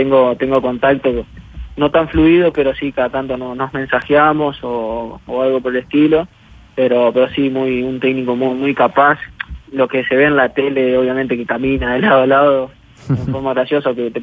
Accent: Piedras Blancas, Montevideo, Uruguay; estuve en Uruguay, obviamente soy ahí de Piedras Blancas, estuve con mis viejos

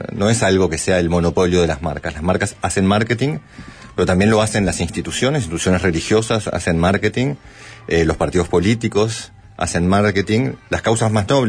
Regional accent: Uruguay; moved away as an adult; also born or lived in France; yo soy uruguayo, sí. y feliz de ser uruguayo y de haber vuelto al Uruguay hace 3 años, pero pasé 30 años en Francia, donde me fui a estudiar.

